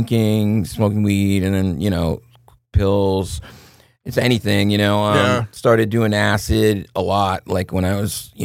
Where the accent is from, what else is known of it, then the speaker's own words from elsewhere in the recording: Massachusetts, United States; a lot of people where I grew up in Massachusetts had a really bad crack and heroin problem.